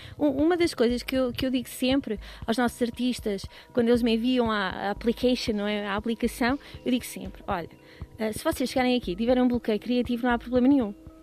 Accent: Santarém, Portugal; now in Lousã, Portugal; Neste momento vivo na Lousã. Portanto, não sou lousanense, nem sou da zona centro, sou ribatejana

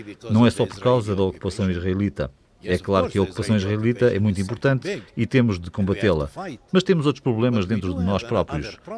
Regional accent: Palestine; a minha mãe disse-me que eu sou um palestiniano, mesmo que tenha nascido quando a Palestina já tinha sido varrida.

